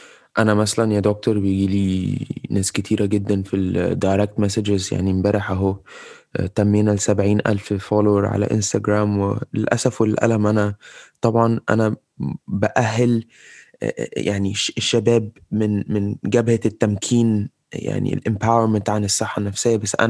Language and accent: Arabic; Libya; مش هقول في لبنان وسوريا، عندنا في ليبيا وان جنرال